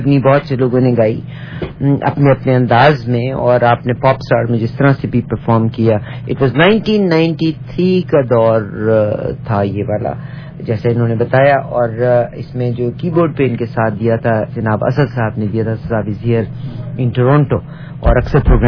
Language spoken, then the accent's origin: Urdu; Pakistan; میں بھی پاکستانی ہوں